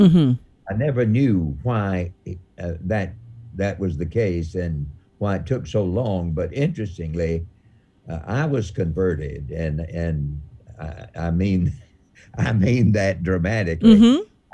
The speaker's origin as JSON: {"language": "English", "region": "Mississippi", "country": "United States", "tie": "born or raised there", "said": "I grew up in rather severe poverty in rural Mississippi."}